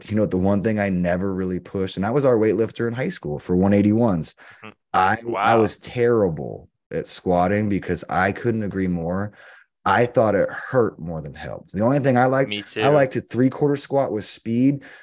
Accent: the Carolinas, United States; My dad was English, so he moved over here when he was 13, played at Carolina. We grew up in the Carolinas.

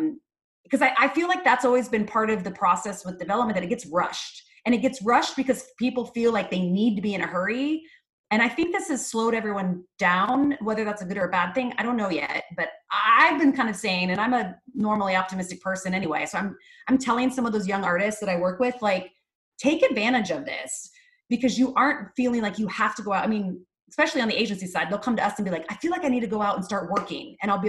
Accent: Ohio, United States; I'm originally from a little small town up in Northwest Ohio. I tell people Toledo because no one really knows my small town. I grew up on a farm. My dad's a farmer.

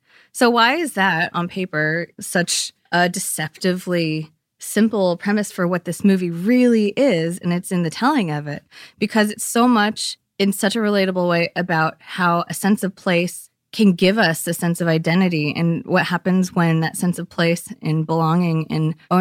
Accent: California, United States; growing up there, I grew up in the East Bay, there were like never movies made there

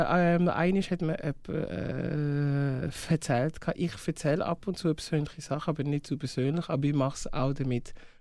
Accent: Switzerland; born there; Also meine Familie wohnt in der Schweiz. Ich bin in der Schweiz geboren.

